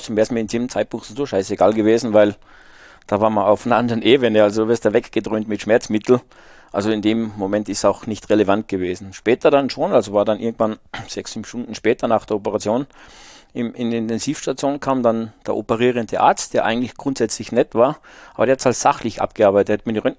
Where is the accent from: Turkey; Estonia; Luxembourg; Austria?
Austria; Salzburg; ich bin halt in den Bergen Salzburgs aufgewachsen